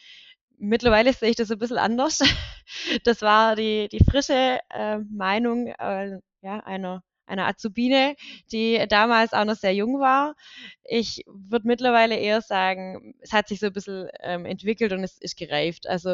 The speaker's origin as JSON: {"language": "German", "town": "Reichenbach im Täle", "region": "Baden-Württemberg", "country": "Germany", "tie": "born or raised there", "said": "Also ich bin in Reichenbach im Täle groß geworden und ist ein Teilort von der Gemeinde Deggingen. Es sind 1700 Einwohner."}